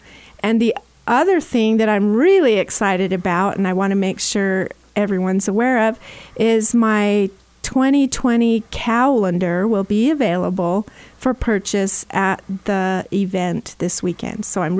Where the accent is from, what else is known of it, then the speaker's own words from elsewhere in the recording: Cleveland, Utah, United States; I grew up in Cleveland, Utah, on a little farm, and went through all my schooling through the Emery County school system